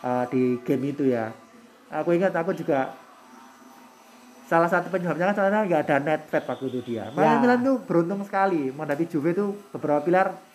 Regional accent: Kediri, East Java, Indonesia; Aku yang waktu itu aku nonton di Kediri, di desaku.

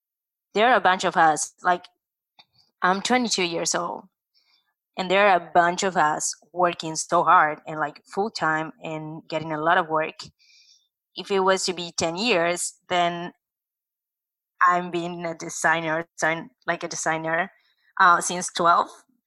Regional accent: Uruguay; And I'm from Uruguay, so that's South America.

